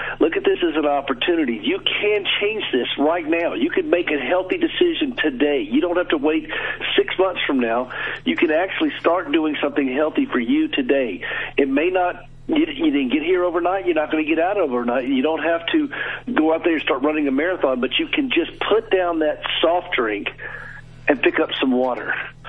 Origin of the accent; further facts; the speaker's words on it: the South, United States; Well, I'm from the South.